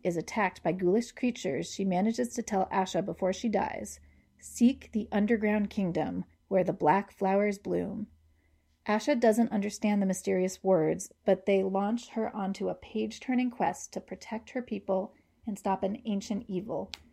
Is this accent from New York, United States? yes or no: yes; Hudson, New York, United States